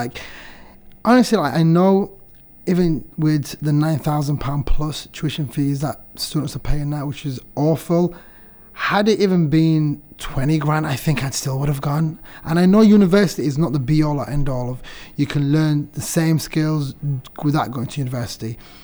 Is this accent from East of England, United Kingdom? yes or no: no; Sheffield, Yorkshire and the Humber, United Kingdom; because I grew up in Sheffield and not a lot of people from my area went to university at all